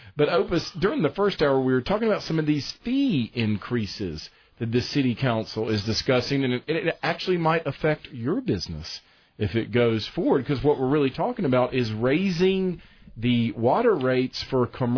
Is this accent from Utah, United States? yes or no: no; Beaver Dam, Kentucky, United States; I'm from Beaver Dam.